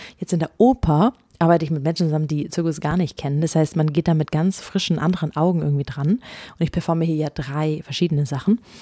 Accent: Ulm, Baden-Württemberg, Germany; in Ulm, wo ich aufgewachsen bin, das fühlt sich sehr nach Zuhause

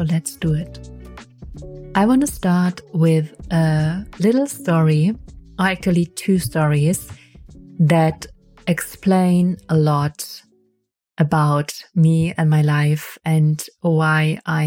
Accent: Germany; English is a second language; Like even in Germany, I grew up in Germany.

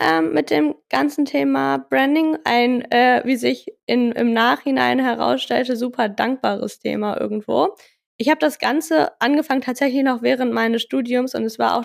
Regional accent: Hanover, Lower Saxony, Germany; Hannover ist und war immer meine Heimat aber irgendwo und deshalb freue ich mich aber auch nächstes Jahr dann wieder hier zurückziehen zu dürfen

